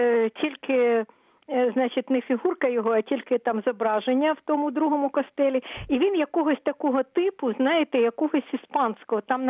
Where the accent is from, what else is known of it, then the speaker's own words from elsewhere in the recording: Brailiv, Vinnytsia Oblast, Ukraine; now in Kyiv, Ukraine; Я сама родом, зараз я в Києві, я сама родом з Браїлова, там, угу, де кляштор тринітаріїв.